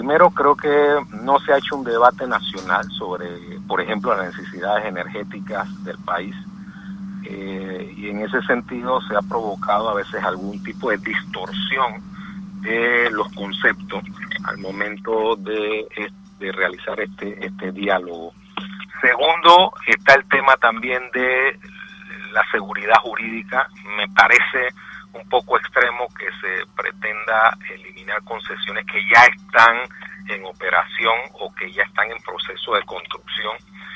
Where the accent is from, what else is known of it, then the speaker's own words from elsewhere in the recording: Panama; Yo creo que todos somos panameños